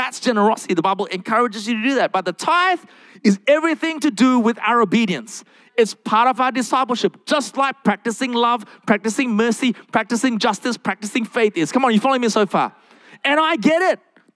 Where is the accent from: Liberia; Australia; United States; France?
Australia; I'm also Asian, so control was a big thing for me. I'm also an Aussie